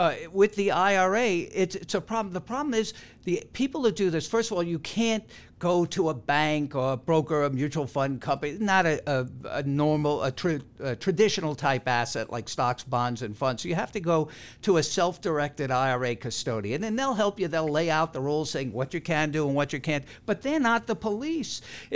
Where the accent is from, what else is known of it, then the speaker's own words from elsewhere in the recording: New York, United States; I'm from New York, remember.